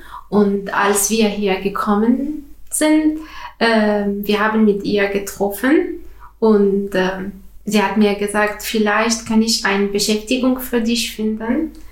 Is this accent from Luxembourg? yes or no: no; Tunisia; German is a second language; now in Germany; Ich komme aus Tunesien.